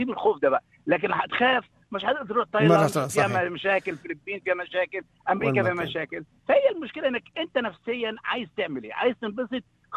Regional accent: Egypt; مش عشان أنا مصري

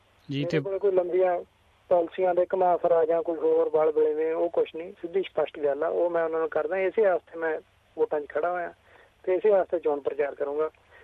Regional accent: Akalia, Punjab, India; now in Australia; ਮੈਂ ਪਿੱਛੋਂ ਜਨਾਬ ਮਾਲਵੇ ਨਾਲ ਸੰਬੰਧ ਰੱਖਦਾ। ਮਾਨਸਾ ਜ਼ਿਲ੍ਹੇ 'ਚ ਪਿੰਡ ਹੈ ਮੇਰਾ ਨਿੱਕਾ ਜਿਹਾ, ਉੱਥੋਂ ਅਕਲੀਆ, ਉੱਥੋਂ ਉਸ ਸ਼ਹਿਰ ਦਾ ਮੈਂ, ਉਸ ਪਿੰਡ ਦਾ …। ਅਤੇ ਅੱਜ ਤੋਂ 10 ਸਾਲ ਪਹਿਲਾਂ ਇੱਥੇ ਪ੍ਰਵਾਸ ਕੀਤਾ ਸੀ।

